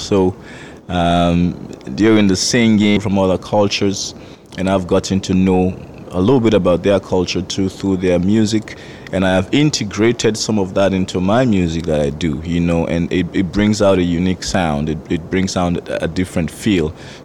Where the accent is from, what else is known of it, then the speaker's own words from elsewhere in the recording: Freetown, Western Area, Sierra Leone; now in Halifax, Canada; I'm from Sierra Leone, Freetown, and now I live here in Halifax, Nova Scotia.